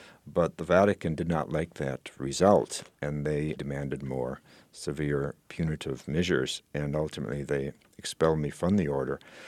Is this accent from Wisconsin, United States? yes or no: yes; Madison, Wisconsin, United States; I grew up in Wisconsin, I grew up in Madison, and it was such a beautiful experience growing up close to nature and experiencing all four seasons.